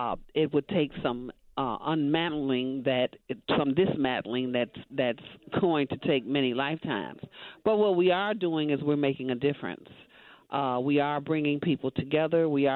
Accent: Chicago, Illinois, United States; I happen to be a North Sider. I grew up in Cabrini Green, which is located on the near, or was located on the near North Side. It's, of course, doesn't exist anymore. So the North Side is what I knew. That was my area.

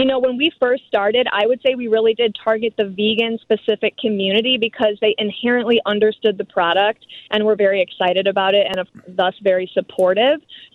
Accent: Chicago, Illinois, United States; I grew up in the Chicagoland area, so Whole Foods has always been the goal for me.

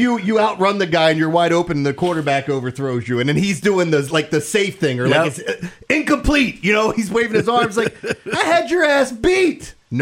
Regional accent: Middle River, Maryland, United States; Where am I from? Middle River? Have you ever heard of it? White Marsh? Nottingham?

